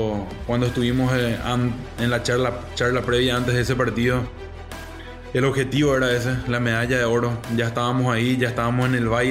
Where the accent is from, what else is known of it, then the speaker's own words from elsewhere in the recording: Paraguay; Cuando salimos de Asunción, ese 1 de agosto, el famoso 1A, ¿verdad? Que tanto se recuerda en nuestro país del 2004.